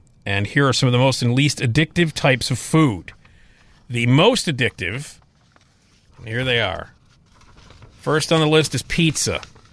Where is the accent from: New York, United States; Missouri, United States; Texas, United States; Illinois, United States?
Illinois, United States; Chicago; I was born and raised in Chicago, but you don't eat pizza with silverware.